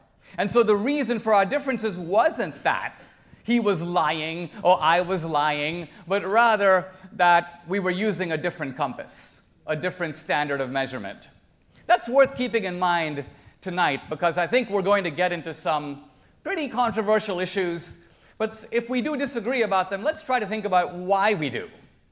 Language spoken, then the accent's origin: English; India; English is a second language; now in United States; I am an immigrant from India, and I bring to America what can be called the immigrant perspective